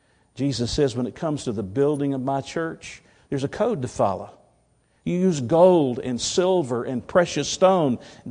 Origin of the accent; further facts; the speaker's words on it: Atlanta, Georgia, United States; my wife and I were raised in Atlanta, Georgia